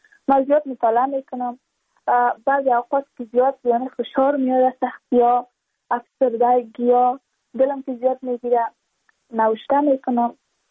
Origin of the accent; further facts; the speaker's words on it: Badakhshan, Afghanistan; چون ما از بدخشان هستیم، یعنی منطقه دور دستش